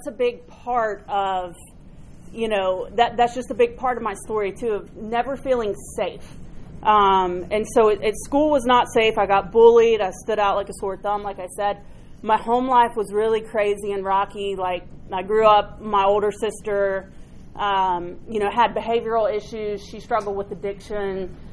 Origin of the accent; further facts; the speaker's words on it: Marietta, Georgia, United States; Born in Marietta, so I'm from Georgia. And I grew up with this, anxiety and fear and just discomfort of being who I was.